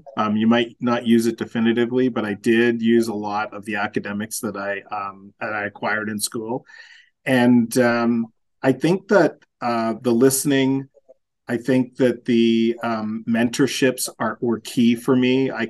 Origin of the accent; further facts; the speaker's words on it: Canada; moved away as an adult; also born or lived in Toronto / New York / London; now in Bermuda; Well, I'm a Canadian who basically moved to Bermuda about 6 years ago, but I've spent the majority of my career in Toronto, some stints in New York, a very short stint in London